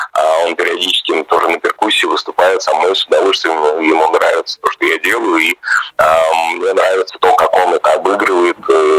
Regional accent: Volgograd Oblast, Russia; дело в том, что я родом из Волгоградской области

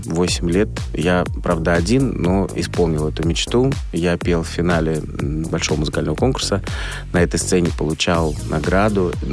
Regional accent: Saint Petersburg, Russia; мы каждое лето уезжали с семьей в Грузию, и вот одним летом мы уехали из Ленинграда, а, по сути, приехали в Петербург.

